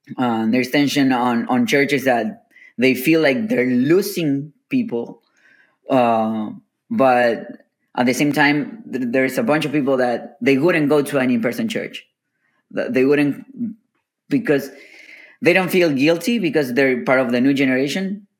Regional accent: Argentina; now in Miami, United States; Even there's stuff that I'm from Argentina, but there are words that I say that are like cursing for other Hispanics. but I'm not cursing in Argentinian, basically.

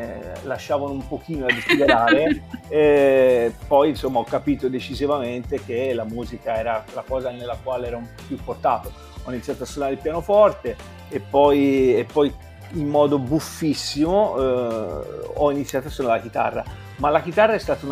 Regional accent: Pisa, Tuscany, Italy; now in England, United Kingdom; Sono un toscano doc, sono nato a Pisa e ci sono stato fino a quando non ho cominciato a viaggiare in modo più stabile, ecco.

